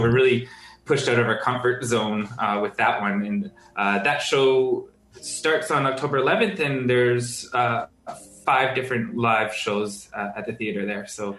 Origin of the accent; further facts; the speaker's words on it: London, United Kingdom; now in Hamilton, Canada; Originally from London, and I have a close friend who's in the city here